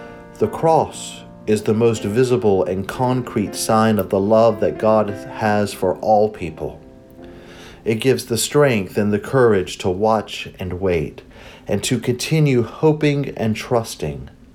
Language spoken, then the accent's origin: English; North Carolina, United States; many of the songs which we sang in the Free Will Baptist Church where I grew up in North Carolina.